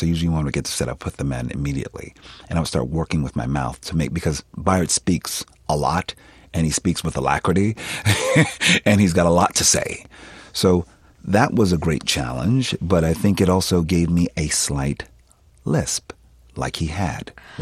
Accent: Philadelphia, Pennsylvania, United States

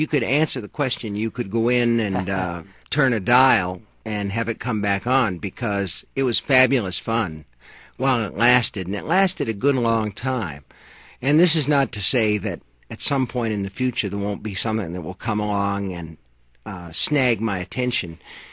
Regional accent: United States; I'm an American novelist, and that's it.

